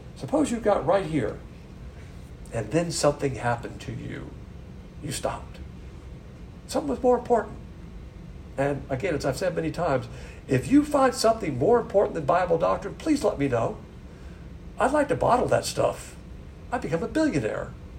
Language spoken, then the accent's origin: English; the South, United States; As a Southerner, I don't like that expression, going south.